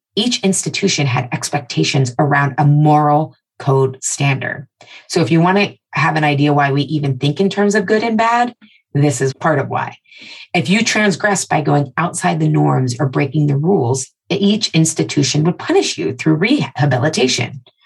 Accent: United States; Growing up in America, I'm told to value freedom.

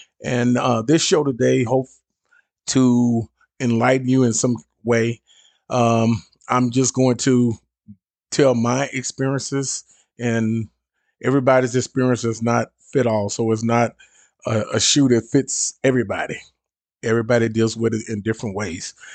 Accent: Little Rock, Arkansas, United States; leave Little Rock. That's my hometown where I'm from.

